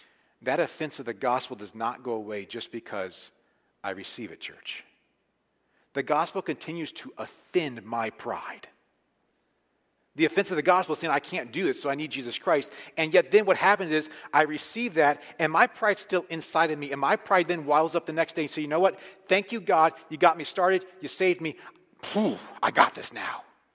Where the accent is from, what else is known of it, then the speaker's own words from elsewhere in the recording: Atlanta, Georgia, United States; Growing up in Atlanta, Georgia, in high school, I knew the name Ted Turner a lot.